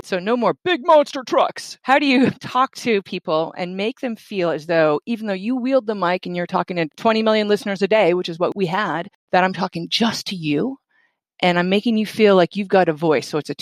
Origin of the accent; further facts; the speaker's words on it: Vermont, United States; Growing up in Vermont, actually, I became a rock and roll DJ for a statewide radio station